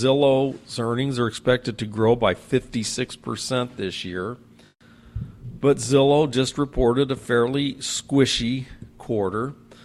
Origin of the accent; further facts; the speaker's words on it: San Diego, California, United States; Growing up in San Diego, I had a lot of friends that worked for SeaWorld.